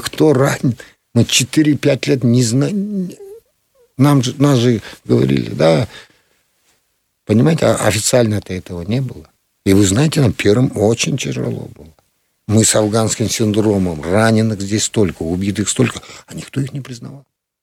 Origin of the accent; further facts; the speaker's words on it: Akchiy, Chüy Region, Kyrgyzstan; я вырос вот в Кеминском районе, поселок Акчиз. Угу. 2600 на уровне моря. У нас курортная зона, как Швейцария.